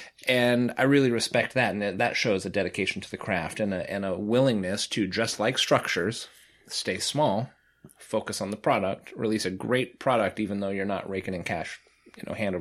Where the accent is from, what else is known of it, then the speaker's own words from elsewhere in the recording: Lake Tahoe, United States; Because I grew up in Lake Tahoe. And so I did a lot of swimming in the lake.